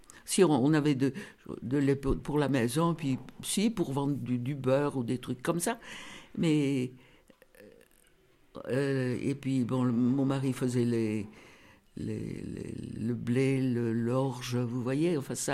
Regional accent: Le Martinat, France; J'ai 90 ans. Je suis née ici, au Martinat, le village, quoi. Et j'ai toujours habité ici.

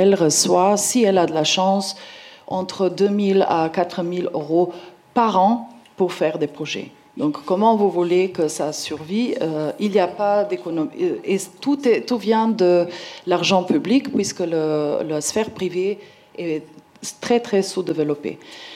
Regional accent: Ljubljana, Central Slovenia, Slovenia; j'étais invitée à retourner vers mon pays natal, donc vers ma ville natale, Ljubljana, en Slovénie

